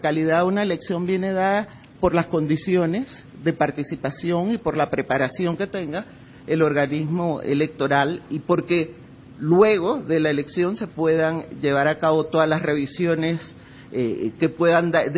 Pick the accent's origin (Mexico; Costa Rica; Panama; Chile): Panama; yo vengo de un país donde las elecciones, el votar no es obligatorio, soy panameña